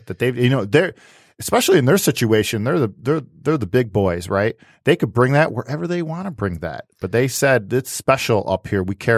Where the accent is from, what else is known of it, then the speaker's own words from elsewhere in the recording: Utica, New York, United States; Steampunk, which is a cool little bottle room, tap room, is in Utica, my hometown, by the way.